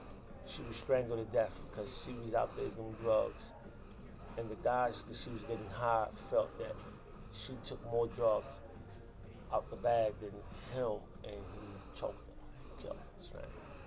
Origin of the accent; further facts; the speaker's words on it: New York City, New York, United States; I'm originally from the Bronx.